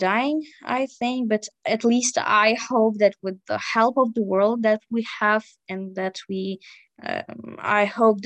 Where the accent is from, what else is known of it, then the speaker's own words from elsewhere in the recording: Western Ukraine, Ukraine; because I'm from Western Ukraine